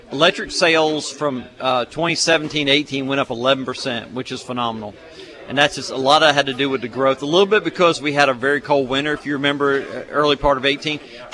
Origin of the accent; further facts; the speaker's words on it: Charleston, South Carolina, United States; growing up in Charleston, I had a little 9.9 Evinrude boat that leaked before I had a car, and my dad would drop me off and let me go fishing and pick me up after work